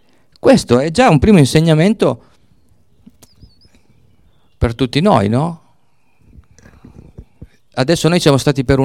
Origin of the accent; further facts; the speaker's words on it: Canelli, Piedmont, Italy; born there; e io sono nato a Canelli